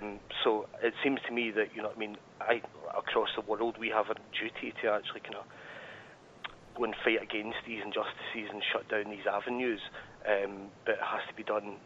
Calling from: Edinburgh, Scotland, United Kingdom; I am. I'm calling from Edinburgh. It's 1:30 in the morning and I've been tuned in.

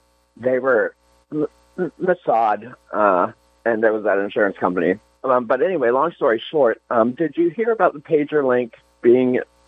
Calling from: Pennsylvania, United States; also born or lived in Long Island / Garden City / Manhattan; I'm calling from Montgomery County, Pennsylvania.

